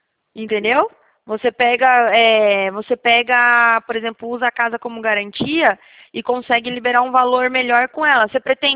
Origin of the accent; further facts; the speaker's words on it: Paraná, Brazil; now in São Paulo, Brazil; É, eu sou do Paraná também. Eu moro aqui em São Paulo, mas eu sou do Paraná.